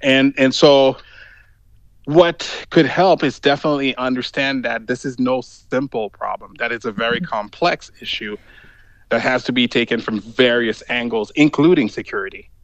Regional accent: Haiti; also born or lived in Canada; So I was born in Canada because she was sent in exile by the Baby Doc dictatorship. And I was raised in Haiti when she came back after the fall of Baby Doc. And I spent 15 years in Haiti back then

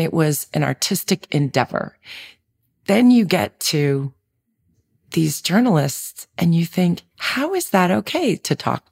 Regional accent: Manhattan, New York, United States; And growing up in Manhattan, you know, I was a city kid, so... And I was a city kid with a single mom. So, you know, I saw New York in the 70s in a very sort of raw way. That was how I grew up.

